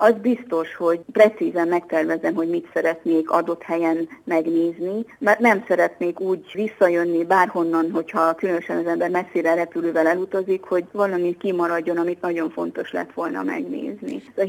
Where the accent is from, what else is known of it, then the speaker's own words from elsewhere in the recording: Transylvania, Romania; now in Hungary; mert itt élek, hanem azért is, mert én határon túli magyarként, erdélyi székelyként mindig is vágytam arra, hogy az anyaországban, Magyarországon élhessek